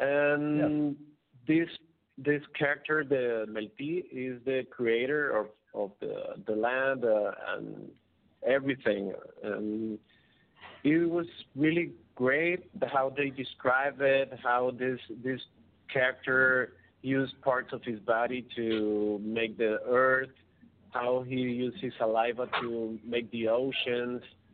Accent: Tijuana, Baja California, Mexico; now in Ensenada, Mexico; No, we are living in Ensenada, actually. We're all from Baja. I'm from Tijuana.

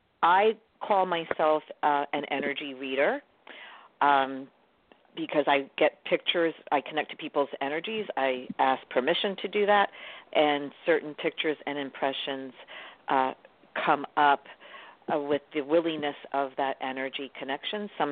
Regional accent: New York City, New York, United States; Now, I'm from New York City.

